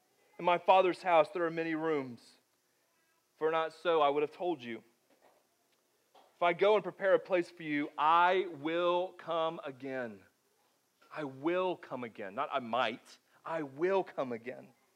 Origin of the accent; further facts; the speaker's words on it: Florida, United States; one of my favorite parts growing up in Florida is driving those mountain roads